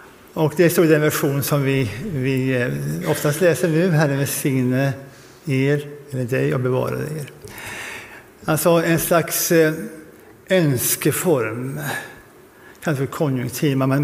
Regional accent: South India, India; now in Sweden; när jag var barn i Indien så hade vi nära bekanta som var läkare på ett sjukhus i södra Indien

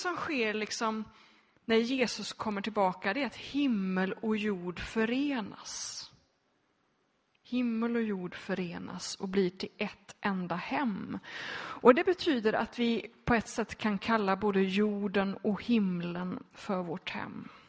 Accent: Donsö, Västra Götaland County, Sweden; På Donse där jag kommer ifrån. En väldigt frikyrklig Göteborgs skärgård.

